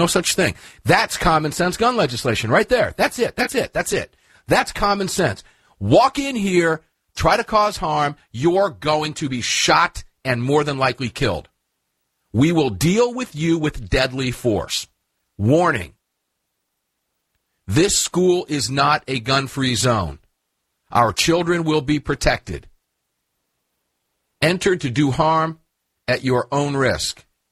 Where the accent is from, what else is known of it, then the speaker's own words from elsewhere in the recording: Tampa Bay, Florida, United States; before I go to the River Church in Tampa Bay, my hometown.